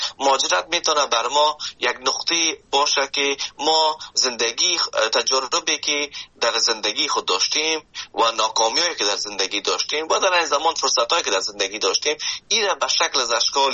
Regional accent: Afghanistan; now in Canada; وقتی که آمدم از افغانستان، شما فکر کنید که من از افغانستان به کانادا آمدم

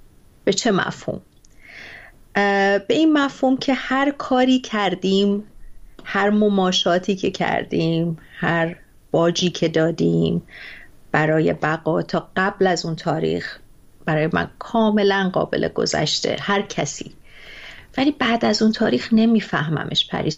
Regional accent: Iran; moved away as an adult; دو سال بعدش هم از ایران آمدم.

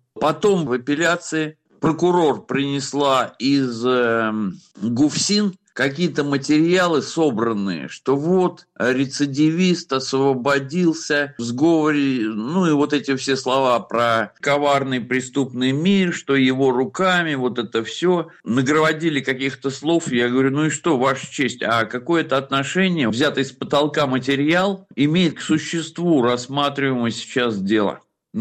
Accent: Saratov, Saratov Oblast, Russia; Ну и все, я вернулся из Оренбурга опять туда, к себе в Саратов

